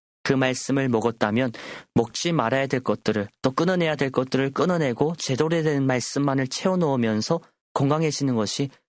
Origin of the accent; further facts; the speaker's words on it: North Korea; 저희 고향 땅 북조선